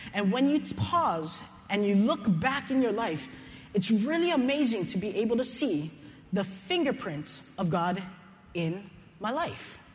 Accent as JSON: {"language": "English", "region": "Hawaii", "country": "United States", "said": "And like you heard right here, I'm from Oahu. I'm Hawaii built."}